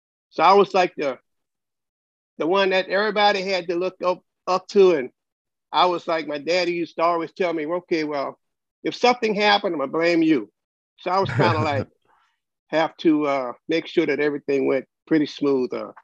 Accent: New Orleans, Louisiana, United States; I grew up in the Crescent City, which is New Orleans, Louisiana. They call it a crescent because the way it's shaped. It's shaped like a crescent.

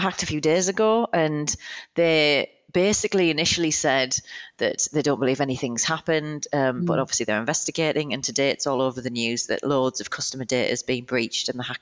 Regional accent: United Kingdom; moved away; you'll tell from my accent, I'm originally from the UK as well. So I moved over a few years ago now to set up Waterstones Pty.

